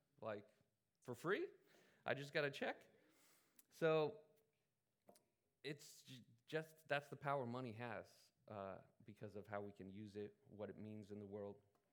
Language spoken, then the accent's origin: English; California, United States; And I grew up in California in the 90s. I was in middle school around that time.